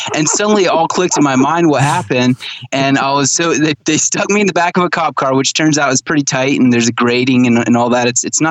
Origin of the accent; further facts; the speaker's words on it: Kenya; my parents were missionaries in Kenya, Africa. So I grew up in Kenya, and they were Amish Mennonite missionaries